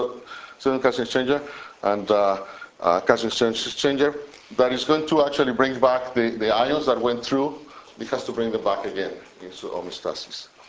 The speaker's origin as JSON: {"language": "English", "country": "Mexico", "said": "I'm from Mexico, so we combine all of U's and B."}